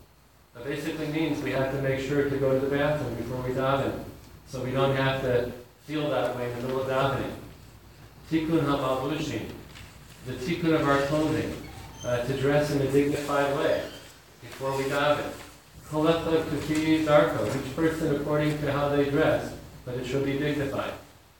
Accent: Denver, Colorado, United States; I grew up in Denver, Colorado. My father was a rabbi there.

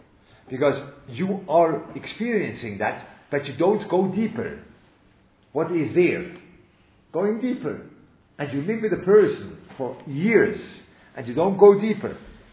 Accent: Switzerland; I was brought up in Switzerland, and that's the way you are

